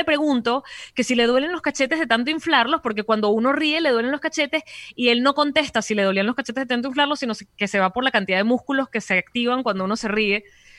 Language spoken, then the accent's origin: Spanish; El Junquito, Capital District, Venezuela; yo crecí en el Junquito porque mi papá tenía una casa ahí y yo iba fin de semana sí, fin de semana no para ese lugar.